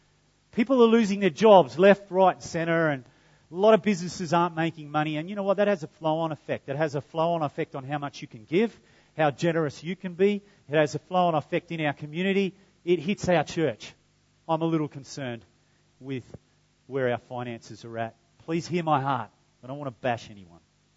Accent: Kewdale, Western Australia, Australia; I'm just an ordinary Aussie bloke. I grew up in Kewdale, and I failed TE English.

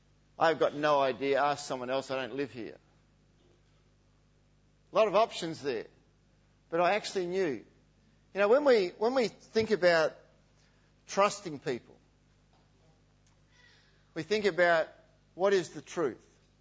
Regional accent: Perth, Western Australia, Australia; Here I am from Perth, and this guy asks if this tram goes to Bridge Street in Richmond.

